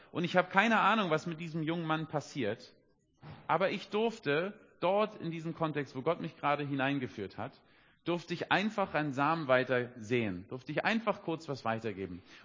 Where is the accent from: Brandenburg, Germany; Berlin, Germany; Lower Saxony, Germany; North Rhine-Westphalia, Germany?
Berlin, Germany; Ich war 19 oder 20 Jahre alt, als Berliner Stadtjunge, so richtig im Dschungel.